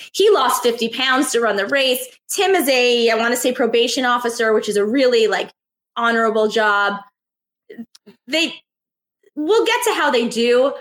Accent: New York, United States; I'm a New Yorker father daughter team.

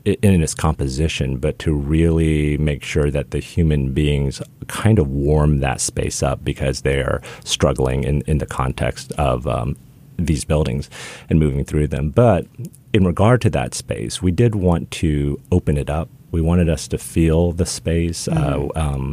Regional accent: Midwest, United States; I grew up in the Midwest.

